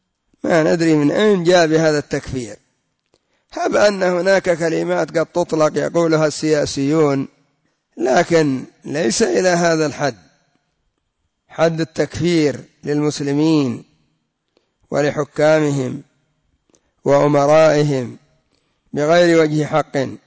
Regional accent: Yemen; فالحمد لله الذي أظهر طريقته وبور فتنته عندنا في اليمن، وليس له شأن عند غيرنا بحمد الله

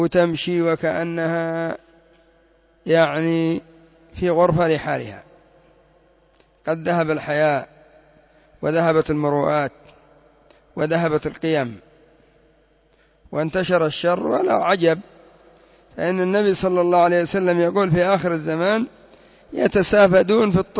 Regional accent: Yemen; نحن عندنا في اليمن ما زال الأمر إلى خير في كثير من المدن

